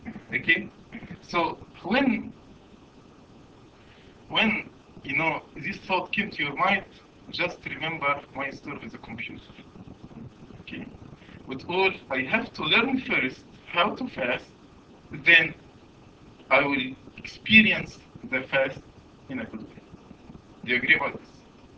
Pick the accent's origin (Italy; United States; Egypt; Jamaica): Egypt; English is a second language; moved away as an adult; when I came from Egypt 9 years ago, I was a computer to my illiterate.